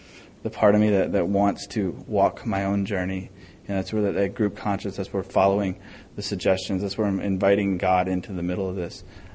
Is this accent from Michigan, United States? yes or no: yes; Michigan, United States; Yeah, you know, I'm from Michigan, so I could really care less about the SEC.